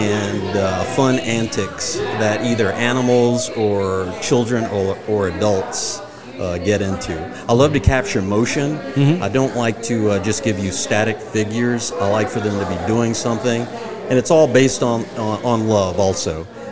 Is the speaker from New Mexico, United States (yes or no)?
yes; Roswell, New Mexico, United States; born there; I was born in Roswell, New Mexico.